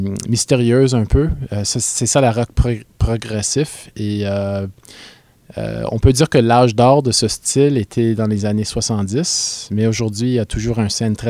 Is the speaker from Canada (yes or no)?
yes; Toronto, Ontario, Canada; French is a second language; C'est ma deuxième langue. J'étais dans une école française à Toronto depuis la maternelle jusqu'à la troisième année.